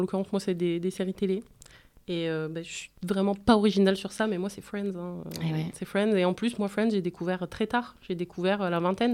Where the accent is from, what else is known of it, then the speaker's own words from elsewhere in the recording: Aix-en-Provence, Provence-Alpes-Côte d'Azur, France; comme on vient d'Aix toutes les deux, Aix-en-Provence, il y a trois cinémas